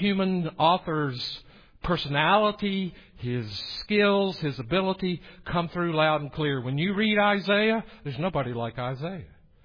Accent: Tennessee, United States; I grew up in Tennessee, if you can't tell already.

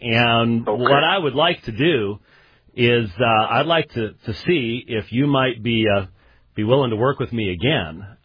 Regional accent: Scotland, United Kingdom; I'm afraid I'm Scottish, and we carry claymores and we cut stuff up.

